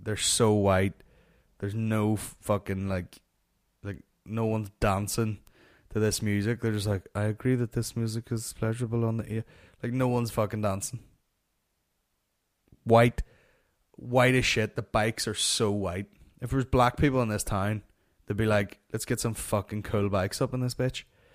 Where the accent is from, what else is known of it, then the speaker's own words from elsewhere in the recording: Ireland; guess what, I'm not white, I'm Irish.